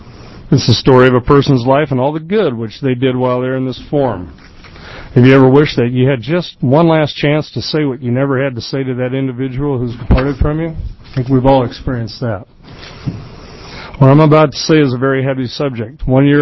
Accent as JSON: {"language": "English", "region": "Missouri", "country": "United States", "said": "I'm originally from the Show Me State, so things that happen on the East and West Coast take a little while to get there"}